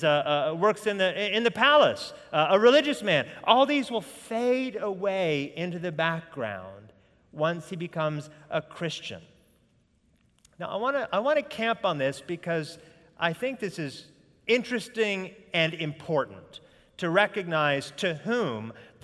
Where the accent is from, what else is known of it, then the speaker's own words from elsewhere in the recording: United States; I'm Caucasian. I have a Jewish background. I'm American